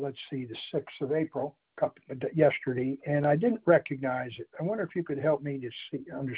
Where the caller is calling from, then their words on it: St. Petersburg, Florida, United States; I'm calling from Florida, St. Petersburg.